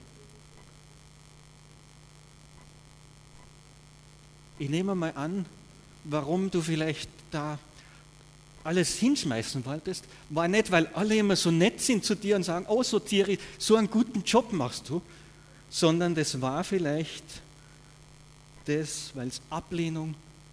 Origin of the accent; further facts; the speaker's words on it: Austria; Wir kommen aus Österreich, wir haben einen Tanzkurs gemacht